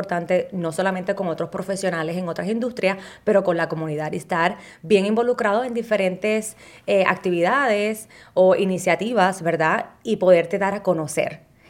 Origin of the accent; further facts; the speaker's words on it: Puerto Rico; now in United States; Nací y me crié en Puerto Rico. Llevo aquí en los Estados Unidos ya 19 años, así que ya me considero media americana.